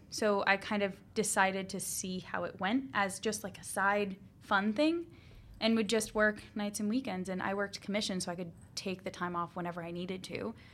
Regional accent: New Hampshire, United States; New Hampshire.

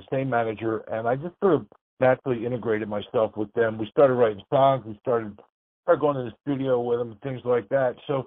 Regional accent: Philadelphia, Pennsylvania, United States; I grew up on the East Coast. I'm a Philadelphia guy, which meant I got down to Florida more than once during my formative years during spring break.

